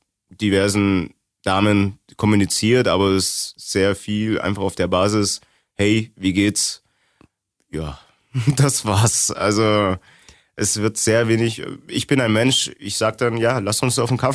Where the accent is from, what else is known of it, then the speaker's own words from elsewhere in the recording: eastern Germany, Germany; Für die Zuhörer, ich komme aus dem Osten.